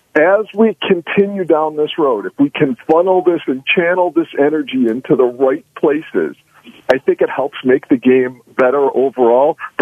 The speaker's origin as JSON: {"language": "English", "town": "Buffalo", "region": "New York", "country": "United States", "lives_now": "Austin, United States", "said": "You know, I live here in Austin, and I have for about a decade, but I'm from Buffalo"}